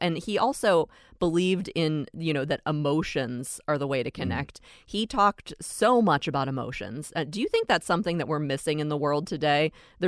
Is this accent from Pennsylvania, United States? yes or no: yes; Pittsburgh, Pennsylvania, United States; I born and raised in Pittsburgh. I thought Mr. Rogers was mine.